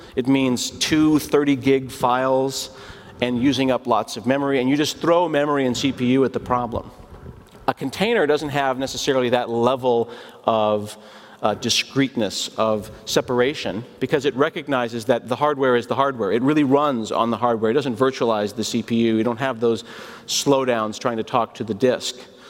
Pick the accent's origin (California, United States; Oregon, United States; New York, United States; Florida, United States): Oregon, United States; Portland; because I'm from Portland.